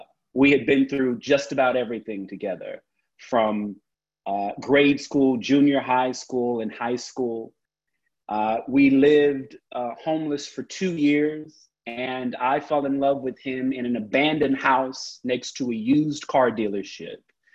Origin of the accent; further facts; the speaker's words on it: Oklahoma, United States; I was born and raised in Oklahoma during the 1980s crack epidemic and the 1990s global HIV pandemic.